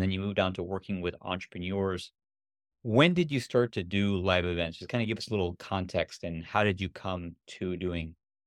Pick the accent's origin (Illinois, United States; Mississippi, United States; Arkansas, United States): Illinois, United States; Chicago; I think you have one coming up in Chicago later this year, my hometown. I grew up in the Chicago suburbs.